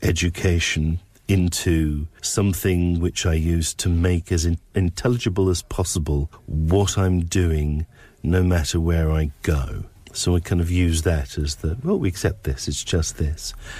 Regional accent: England, United Kingdom; Not easily, because I'm English.

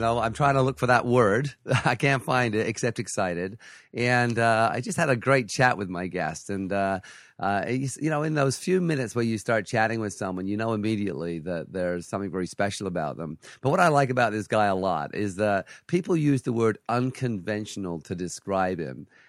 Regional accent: United Kingdom; now in Canada; I'm from Britain originally. So our children grew up in Canada.

